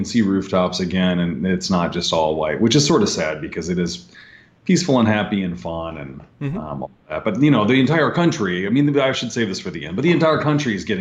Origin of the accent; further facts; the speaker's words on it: Minnesota, United States; now in Seattle, United States; I grew up in Minnesota and I love skiing. And so snow is great for me. I'll take as much of it as I can get. However, Seattle is not at all prepared for any of this that's happened.